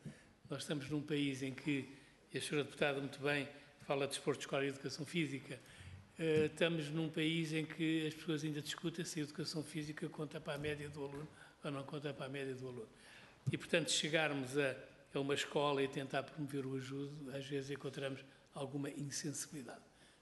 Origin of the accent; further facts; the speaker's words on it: Sintra, Lisbon, Portugal; Eu sou de Sintra.